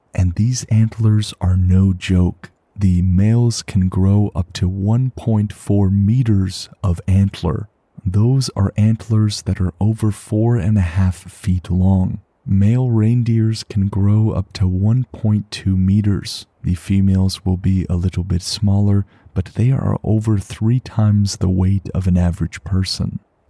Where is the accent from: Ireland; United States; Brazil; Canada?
Canada; Sure, it's cold, but hey, I'm a Canadian.